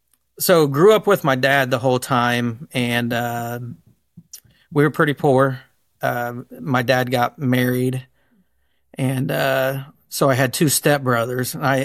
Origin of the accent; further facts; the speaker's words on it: Ohio, United States; I grew up in Preble County, Ohio. It's easier to say Dayton, Ohio, west of Dayton, Ohio